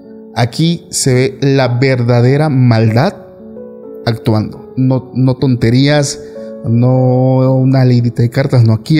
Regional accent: Tuxtepec, Oaxaca, Mexico; Nosotros somos de Tuxtepec, Oaxaca.

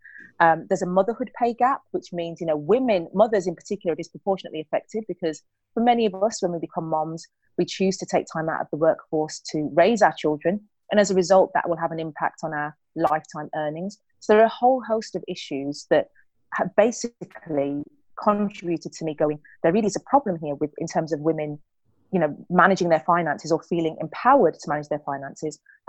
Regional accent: United Kingdom; I've grown up in a very conservative family where, you know, particularly growing up in the UK

